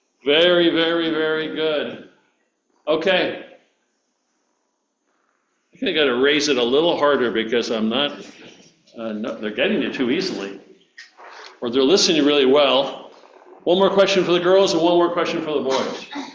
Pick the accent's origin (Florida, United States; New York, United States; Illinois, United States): Florida, United States; It took place in Florida. Oh, it took place in my hometown. My hometown.